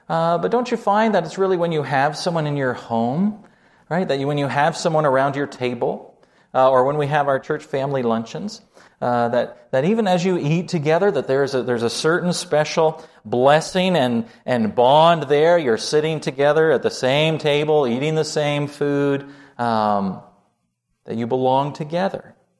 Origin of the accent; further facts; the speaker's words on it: Canada; also born or lived in New Zealand; Growing up in Canada